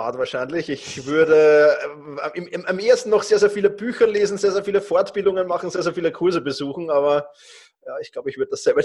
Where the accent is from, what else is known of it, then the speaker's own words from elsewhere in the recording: Vienna, Austria; wie man es schon hört vermutlich. Ich komme aus Wien